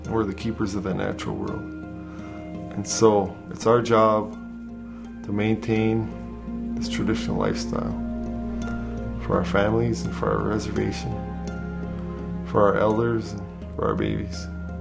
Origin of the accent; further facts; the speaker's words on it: Lac du Flambeau, Wisconsin, United States; I am a hunter from Lac du Flambeau.